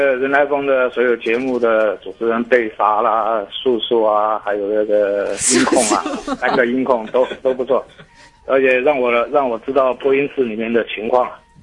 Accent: Sichuan, China; 我是从曼谷打回来的四川

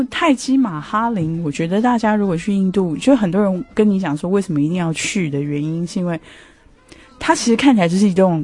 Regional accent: Taiwan

